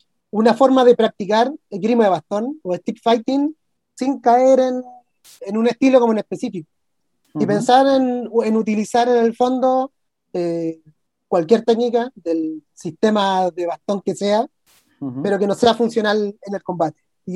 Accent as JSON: {"language": "Spanish", "town": "Santiago", "region": "Santiago Metropolitan Region", "country": "Chile", "said": "básicamente que somos de Santiago de Chile"}